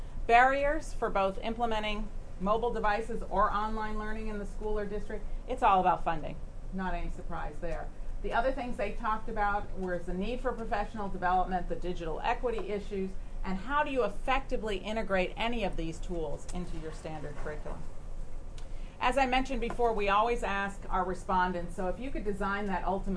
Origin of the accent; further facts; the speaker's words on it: California, United States; But let's look, because I'm from California, so we like to look at the fault lines.